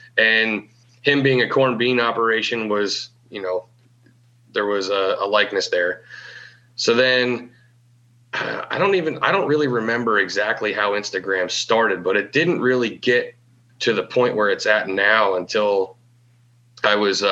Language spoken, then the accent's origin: English; New Jersey, United States; They don't look at me as funny as the people from the I states when I tell them I'm a farmer from New Jersey.